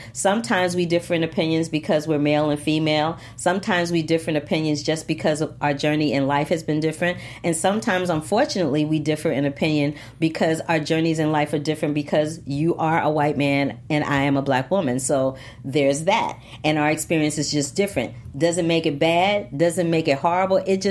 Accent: Missouri, United States; I'm from Missouri, and when I go back there, it's a hot mess.

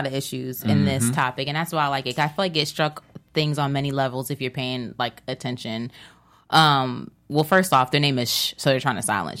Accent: New Jersey, United States; I don't know. I'm from New Jersey, so it sounded okay to me.

